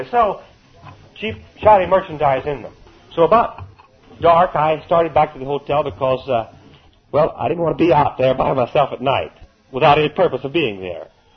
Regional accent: United States; I said, no, we earned it. We as American people earned it.

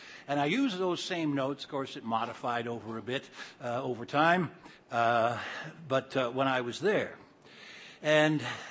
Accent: Cleveland, Ohio, United States; On August 2nd, 1980, we were headed for Ohio. Since I was from Cleveland, they asked me to speak in Cleveland.

